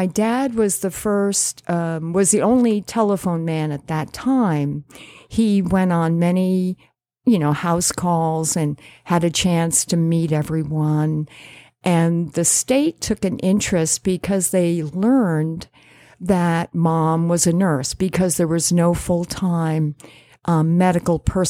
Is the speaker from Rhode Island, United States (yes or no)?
yes; Block Island, Rhode Island, United States; also born or lived in Providence; I was born in Providence in 1957, but my parents were moved here, actually, in 1957, I was 1958, my parents moved here. They were a young couple in Warwick.